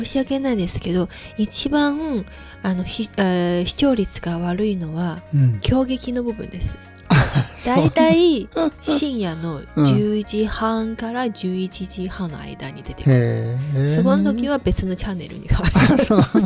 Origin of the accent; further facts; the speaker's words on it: South China, China; Japanese is a second language; 朝起きたら、あのうちの地元南の方なので、あの汤圆、